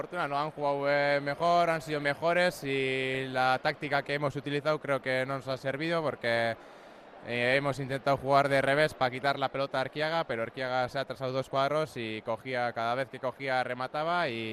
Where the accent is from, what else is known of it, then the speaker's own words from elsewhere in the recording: Guernica, Basque Country, Spain; para mí es un orgullo jugar aquí en Guernica, que es mi pueblo